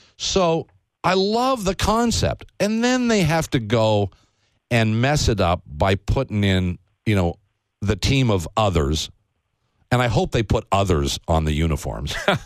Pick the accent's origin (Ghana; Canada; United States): Canada; when you think about the best hockey you've seen in your life as a Canadian